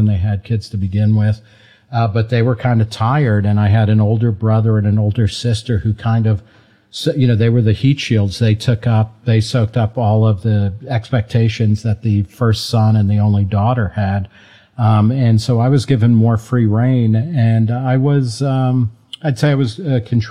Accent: New Jersey, United States; I grew up in New Jersey, and New Jersey, I guess, was a little bit more tolerant. But I grew up lower middle class.

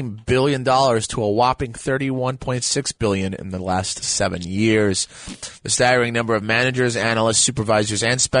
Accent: Bronx, New York, United States; I know I do because I'm born and raised in the Bronx and I live for pizza

